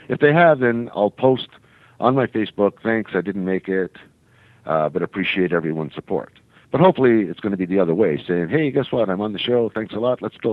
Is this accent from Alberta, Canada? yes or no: no; Toronto, Ontario, Canada; now in Nova Scotia, Canada; I live in Nova Scotia, but I'm really from Toronto, so everyone can tell once they start talking to me for a couple minutes.